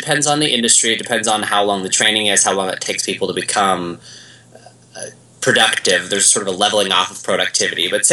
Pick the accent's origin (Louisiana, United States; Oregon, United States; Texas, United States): Oregon, United States; So, I'm from the Pacific Northwest of the United States. Uh-huh. Grew up in Oregon.